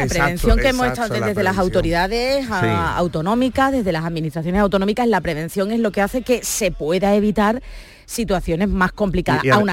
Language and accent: Spanish; Cádiz, Andalusia, Spain; nosotros somos de Cádiz. Cádiz es una de las provincias más complicadas, sobre todo la sierra.